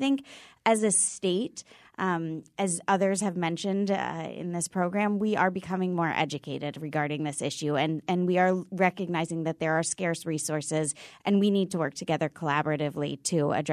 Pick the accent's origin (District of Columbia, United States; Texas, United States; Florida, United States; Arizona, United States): District of Columbia, United States; Washington; now in Connecticut, United States; So I come from Washington, D.C., and Connecticut is nationally leading this effort